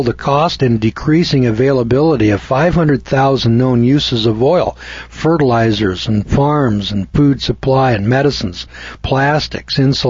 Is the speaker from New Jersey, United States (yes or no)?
no; California, United States; also born or lived in Boise; I was from California, so I'd never seen coal before in my life